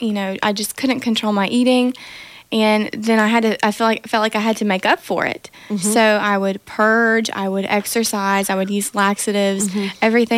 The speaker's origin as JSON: {"language": "English", "town": "Rainesville", "region": "Alabama", "country": "United States", "said": "And then I'm from Rainesville, Alabama."}